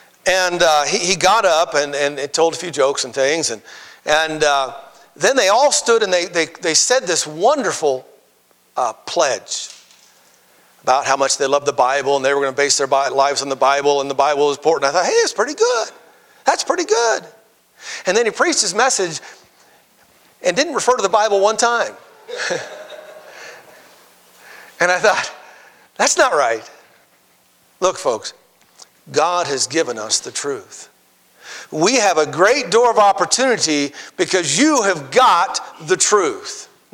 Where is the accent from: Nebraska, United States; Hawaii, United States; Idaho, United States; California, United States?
Idaho, United States; Twin Falls; I was raised in Twin Falls.